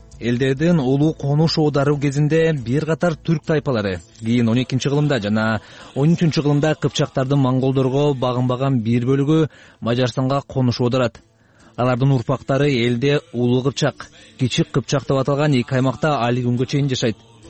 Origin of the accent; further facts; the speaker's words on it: Hungary; Биз кыпчакпыз. Биз мажарлардын жоокер эң бетке чабар бөлүгүбүз дегенди кичинекейимден угуп өстүм.